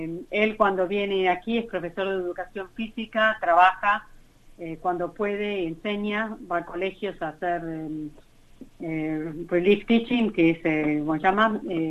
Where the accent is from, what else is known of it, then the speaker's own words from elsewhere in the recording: Argentina; now in Australia; nosotros vinimos aquí en el 80, o sea que hace 38 años ya que vivimos acá.